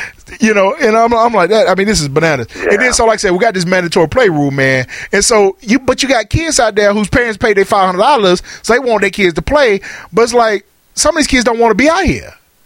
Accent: Birmingham, Alabama, United States; we came here from Birmingham. We played Little League football in Birmingham.

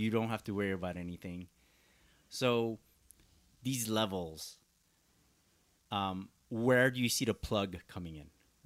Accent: Canada; I was from Canada.

